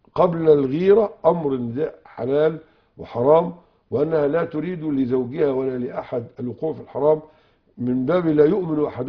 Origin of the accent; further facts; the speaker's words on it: Egypt; وكان عندنا في مصر الشيخة نفيسة والشيخة طماضر